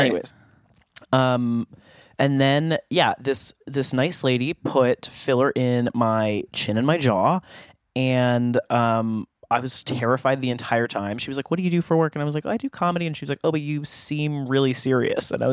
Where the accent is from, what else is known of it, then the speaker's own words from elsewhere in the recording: San Diego, California, United States; because we grew up in San Diego.